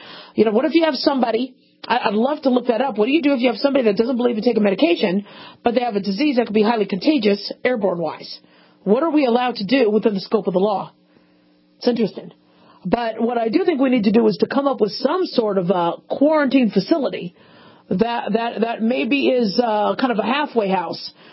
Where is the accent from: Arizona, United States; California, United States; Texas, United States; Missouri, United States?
Arizona, United States; Phoenix; So if you see a Gila Monster like I did multiple times growing up in Phoenix, Arizona, get away from it because they're poisonous